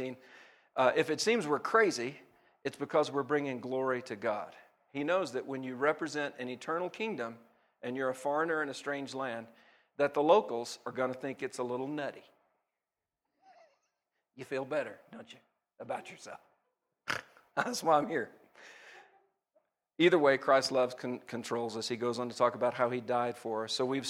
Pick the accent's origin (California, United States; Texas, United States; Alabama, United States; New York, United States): Alabama, United States; I grew up in a small country church in Alabama. You can hear it in my accent, right?